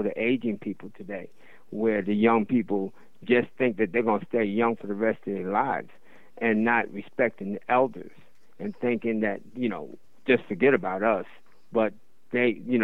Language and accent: English; New York City, New York, United States; growing up in Harlem, you know, you go through those transitions.